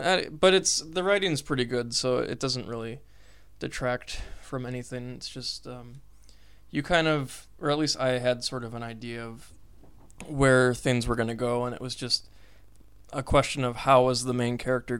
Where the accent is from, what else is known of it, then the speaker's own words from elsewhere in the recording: Wisconsin, United States; know, like Milwaukee, basically, in Wisconsin, or Chicago. So Chicago's like a 3-hour drive away from my hometown.